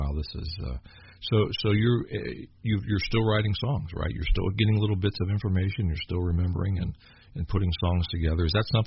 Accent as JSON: {"language": "English", "region": "Kentucky", "country": "United States", "said": "I'm just a kid from Kentucky like you are, Tom, and I love the music from my home state."}